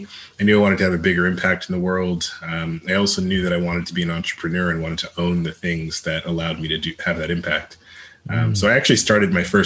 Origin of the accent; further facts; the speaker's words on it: New York, United States; I grew up outside of New York City. I'm the son of immigrants to this country.